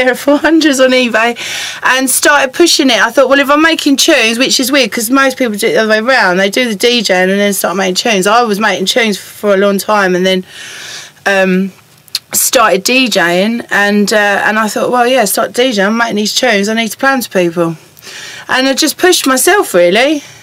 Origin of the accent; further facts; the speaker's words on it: Colchester, East of England, United Kingdom; Yeah. Essex girl. So born in Colchester.